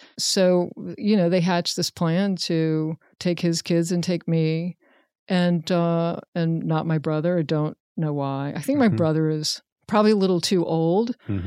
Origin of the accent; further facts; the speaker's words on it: Richmond, Virginia, United States; Richmond.